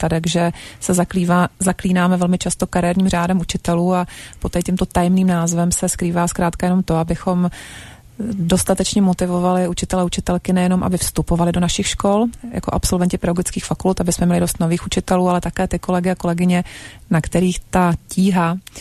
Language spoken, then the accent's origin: Czech; Brno, South Moravian Region, Czechia; protože sama jsem z Brna a my ano.